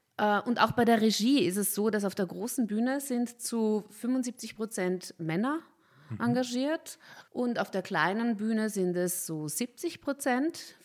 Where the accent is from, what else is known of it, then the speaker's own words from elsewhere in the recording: Vienna, Austria; Und ja, ich komme aus Wien und bin jetzt, freue mich auch wieder in Österreich was machen zu können.